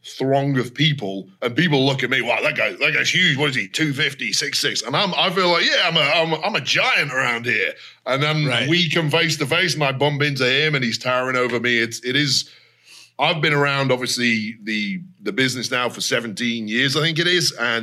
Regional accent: England, United Kingdom

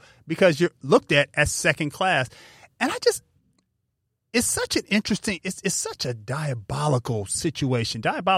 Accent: California, United States; And keep in mind, we're from California.

